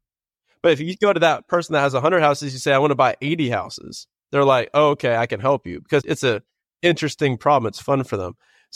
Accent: Tennessee, United States; now in Austin, United States; Tennessee.

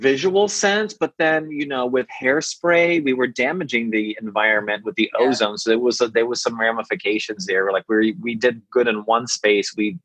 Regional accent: Bronx, New York, United States; also born or lived in Connecticut; I grew up in the first half of the 70s, I grew up in the Bronx, New York, and we had an apartment with the rabbit ears

